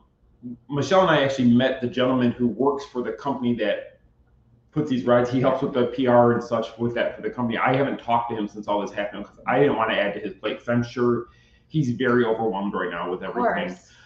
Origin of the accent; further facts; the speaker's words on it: Michigan, United States; And he was from Ohio, so we're from Michigan, so we had a lot to talk about and such.